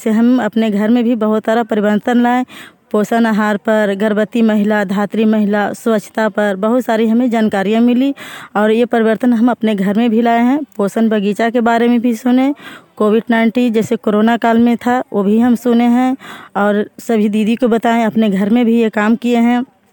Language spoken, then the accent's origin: Hindi; Basta, India; ग्राम बस्ता के रहने वाली हूँ